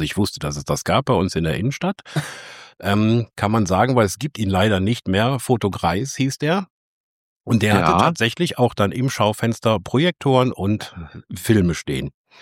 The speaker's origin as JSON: {"language": "German", "town": "Leverkusen", "region": "North Rhine-Westphalia", "country": "Germany", "tie": "born or raised there", "said": "Ja, also wir hatten bei uns in Leverkusen-Opladen ein Geschäft, das hieß Dr. Müller."}